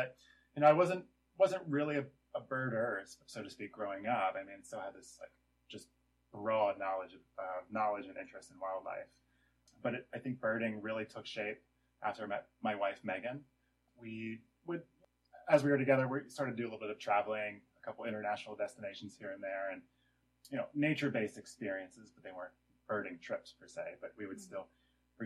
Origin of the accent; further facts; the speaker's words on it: West Virginia, United States; I grew up in West Virginia, and we would take yearly vacations to the mountains in a place called Canaan Valley.